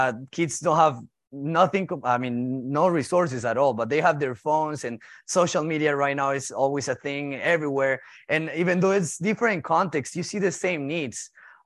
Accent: Colombia; Colombia in the last couple of months. It's been a very intense time going back, and even though it's my home country

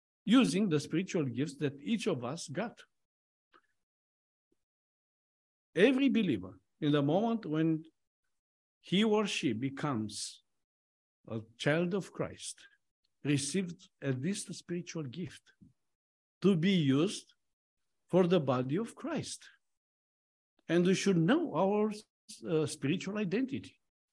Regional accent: Romania; moved away as an adult; now in United States; I was born in Romania. That means I'm a Romanian. Actually, because of my citizenship, I'm an American Romanian citizen with Romanian roots, but only with American passport.

